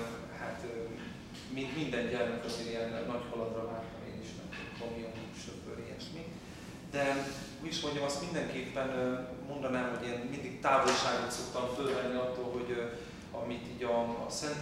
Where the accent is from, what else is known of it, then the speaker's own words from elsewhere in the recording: Zalaegerszeg, Zala, Hungary; zalaegerszegi vagyok, és egy vallásos családban születtem